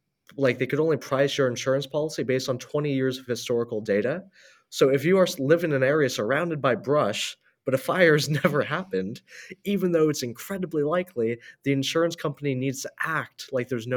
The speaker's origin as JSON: {"language": "English", "region": "California", "country": "United States", "tie": "born or raised there", "said": "Like I know a lot of people in my hometown, just other parts of California"}